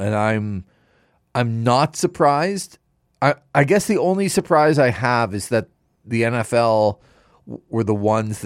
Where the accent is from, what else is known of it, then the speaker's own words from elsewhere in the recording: Canada; This is an interesting discussion, especially because we're Canadian.